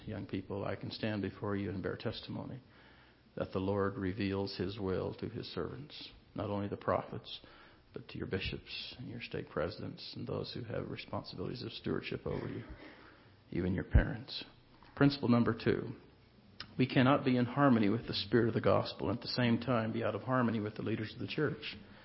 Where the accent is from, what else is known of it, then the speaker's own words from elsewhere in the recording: Arizona, United States; Even today, as you drive up and down the Gila River Valley in my hometown, careful observation reveals tons of earth, cable, steel, wire, and cement